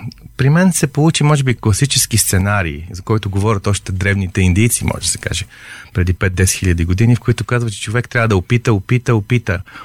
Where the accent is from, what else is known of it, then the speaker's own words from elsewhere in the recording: Sofia, Sofia City, Bulgaria; от София съм